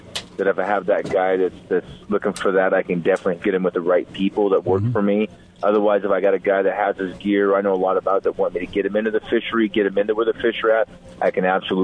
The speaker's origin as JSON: {"language": "English", "region": "Washington", "country": "United States", "tie": "born or raised there", "said": "And I do my hometown river, the Washougal."}